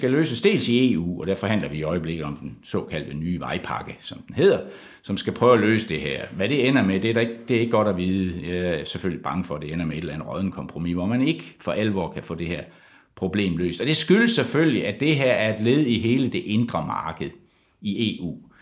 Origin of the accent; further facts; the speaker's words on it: Esbjerg, Region of Southern Denmark, Denmark; Jeg kommer jo fra Esbjerg, så det er rigtig flovt.